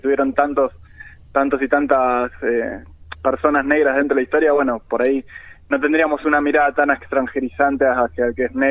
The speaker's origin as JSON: {"language": "Spanish", "country": "Argentina"}